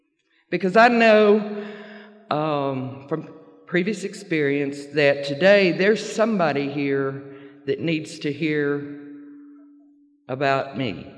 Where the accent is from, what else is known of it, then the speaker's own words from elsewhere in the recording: Arkansas, United States; I'm a country girl born and raised in Arkansas, southeast Arkansas, where they raise rice, soybeans, cotton, and mosquitoes as big as helicopters.